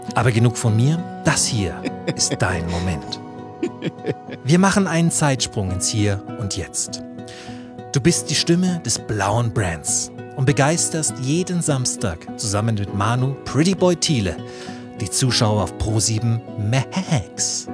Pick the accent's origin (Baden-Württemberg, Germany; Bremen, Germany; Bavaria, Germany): Bavaria, Germany; Nuremberg; als Nürnberger habe ich das Recht, so zu spotten.